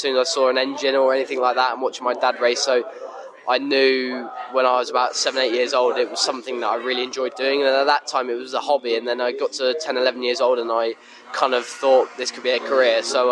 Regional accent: Midlands, United Kingdom; I'm from the Midlands, in the UK.

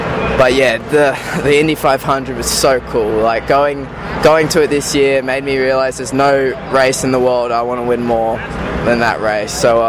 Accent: Australia; I grew up racing in Australia

